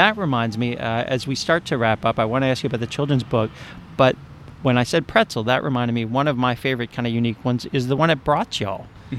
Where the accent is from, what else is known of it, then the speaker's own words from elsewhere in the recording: Gentilly, Louisiana, United States; That story reminds me. I grew up in Gentilly and there was a bakery called Lawrence's.